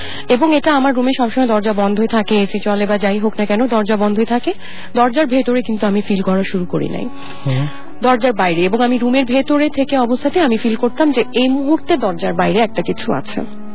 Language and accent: Bangla; Dhaka, Dhaka Division, Bangladesh; যেই বাসে আমি জন্ম বেড়ে উঠেছি এবং ওই বাড়িতেই আমি রুমে আর থাকতে পারি না, এত পরিচিত এবং এই রুমের বাইরে বা এই বাড়ির বাইরে আমি চিন্তাই করতে পারি না ঢাকায় কোথাও থাকা।